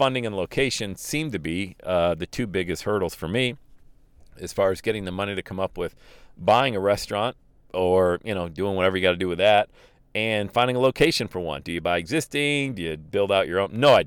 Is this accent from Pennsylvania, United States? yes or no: yes; Bradford, Pennsylvania, United States; when I grew up in Bradford, PA, you go down to the coffee shop, you hung out, you had real conversation